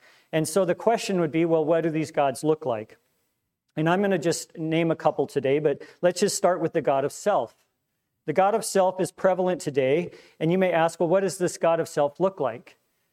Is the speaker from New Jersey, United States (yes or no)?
no; Portland, Oregon, United States; now in Milwaukie, United States; I'm a native Portlander, born and raised in Portland, live in Milwaukee.